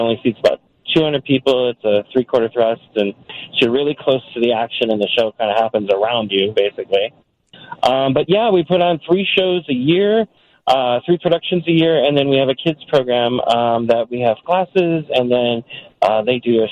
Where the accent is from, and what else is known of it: Berwyn, Illinois, United States